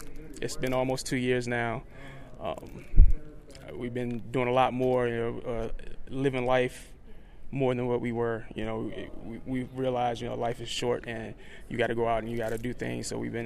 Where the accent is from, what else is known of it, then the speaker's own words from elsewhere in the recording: Wilmington, Delaware, United States; I'm from Wilmington, Delaware, but I represent Team Philadelphia.